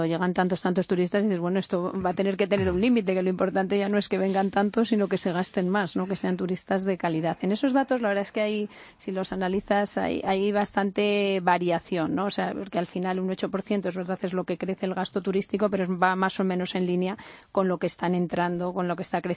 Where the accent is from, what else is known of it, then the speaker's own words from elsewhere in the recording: Spain; como español